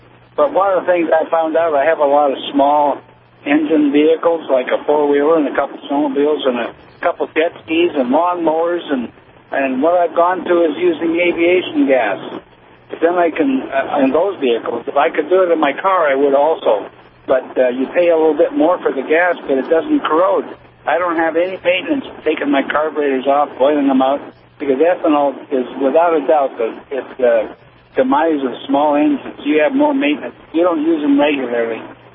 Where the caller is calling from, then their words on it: Minnesota, United States; Well, I live out south of Detroit Lakes, and there's not many choices.